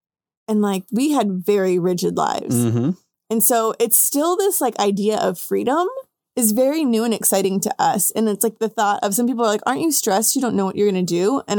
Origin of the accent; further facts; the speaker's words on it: Wilmington, Delaware, United States; born there; also born or lived in Mexico; And I was born in Wilmington, Delaware, in the United States. But my mom is from Chihuahua, and I went to elementary school for a year in Mexico.